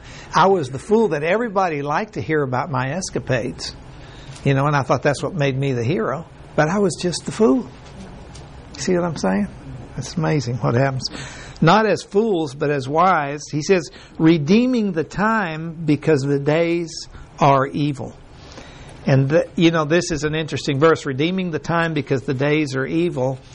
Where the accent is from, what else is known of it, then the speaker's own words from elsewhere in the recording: Mexico; English is a second language; now in United States; when we were raised in Mexico and then we came to the States and then we were out there working.